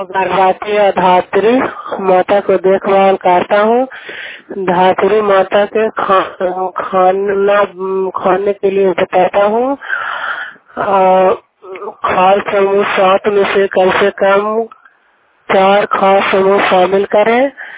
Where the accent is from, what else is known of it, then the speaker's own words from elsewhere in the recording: Karahganj, Bihar, India; मैं करहगंज के रहने वाली हूँ। धुरगाम पंचायत है, कांगड़ सरोवर थाना, कांगड़ सरोवर जिला नालंदा, पोस्ट धुरगाम।